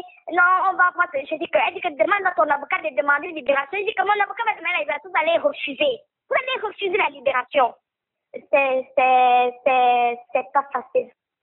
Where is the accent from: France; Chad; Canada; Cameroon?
Cameroon; moved away as an adult; now in Belgium; Donc, je suis camerounaise, déjà. Donc, j'ai quitté mon pays, ça fait depuis le 11, je suis arrivée ici le 12 janvier.